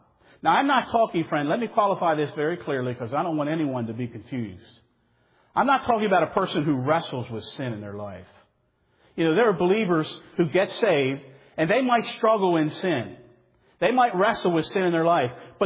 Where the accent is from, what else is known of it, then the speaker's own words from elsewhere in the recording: Baltimore, Maryland, United States; When we were little, growing up in Baltimore, I don't know why we did this.